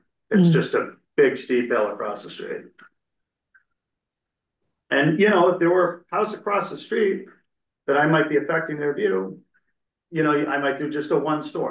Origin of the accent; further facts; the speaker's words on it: Massachusetts, United States; You know, I'm from Mass. And where I live back home, you know, it's we're very respectful.